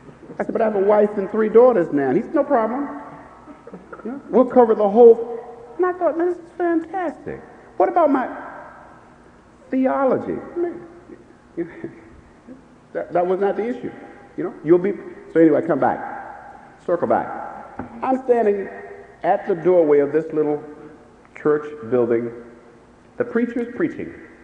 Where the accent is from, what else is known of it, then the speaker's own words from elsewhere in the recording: Norfolk, Virginia, United States; I'm from Norfolk, Virginia.